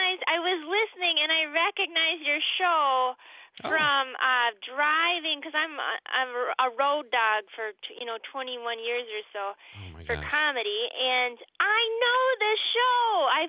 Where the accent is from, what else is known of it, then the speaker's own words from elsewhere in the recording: Wisconsin, United States; also born or lived in Minnesota; now in Minneapolis, United States; I was born in Minnesota, but from the time of 4 up, I grew up in northern Burnett County, Wisconsin, and then I went to school in Oshkosh